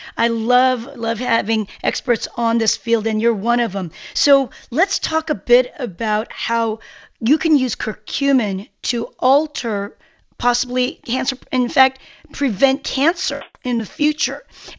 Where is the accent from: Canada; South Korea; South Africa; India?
South Korea; Yes, I'm Korean. I'm from Korea